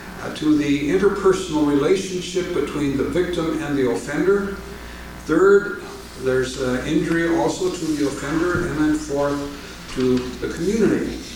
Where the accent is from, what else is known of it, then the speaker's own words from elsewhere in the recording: Midwest, United States; I'm from the Midwest, and we hear all these kind of horror stories about what happens in and around Los Angeles and so on.